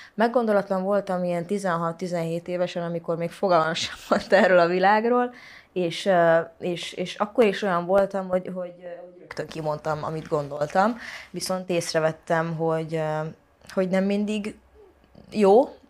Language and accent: Hungarian; Transylvania, Romania; Én erdélyi vagyok. Én valahogy, én nem tudom magyarnak nevezni magam, de román sem vagyok. Tehát a szüleim azok magyar, tehát magyarnak neveltek, magyarul beszélgetünk. Van rokonom, aki viszont román